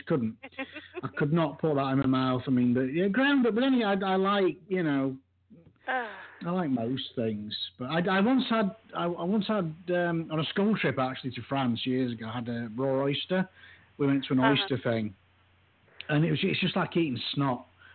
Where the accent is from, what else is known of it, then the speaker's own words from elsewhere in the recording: England, United Kingdom; now in Austin, United States; I'm from England, as you can probably tell.